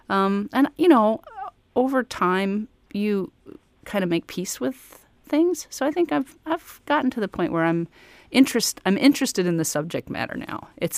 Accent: Colorado, United States; born there; also born or lived in Chicago / Minneapolis / Mississippi; now in Alaska, United States; I was born in Colorado, and I did a lot of traveling. I lived in Chicago. I lived in the Twin Cities in Minneapolis. And then I lived in Mississippi for a while.

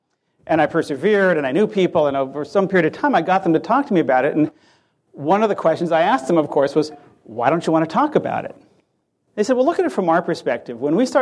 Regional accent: California, United States; 20% of all the energy used in my home state of California

